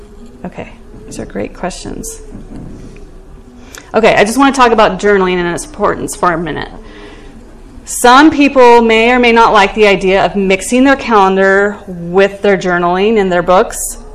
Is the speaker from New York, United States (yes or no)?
no; Colorado, United States; I'm from Colorado, and you may or may not have heard of the Marshall Fire that swept through our community